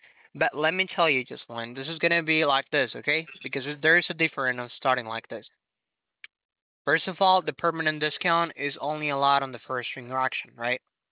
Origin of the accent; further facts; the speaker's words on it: New Jersey, United States; moved away; but we come from New Jersey. I mean, we just recently moved. It's been a couple of years.